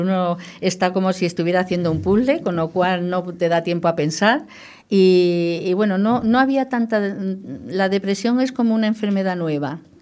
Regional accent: Andalusia, Spain; Aparte hago también sevillanas, porque soy andaluza, aunque no se me note

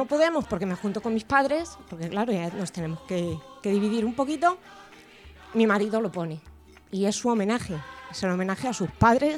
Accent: Spain; es que somos españoles y llevamos eso en el cuerpo

